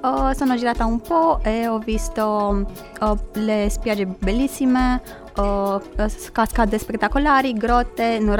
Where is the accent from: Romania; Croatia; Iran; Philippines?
Romania; now in Cagliari, Italy; Vengo dalla Romania.